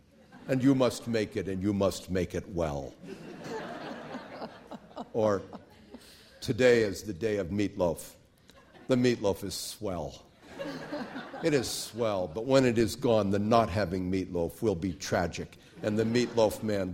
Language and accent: English; Florida, United States; also born or lived in western US; I grew up with my mother, and on the other side of the country, I grew up mostly out in Florida and out west, mostly out west.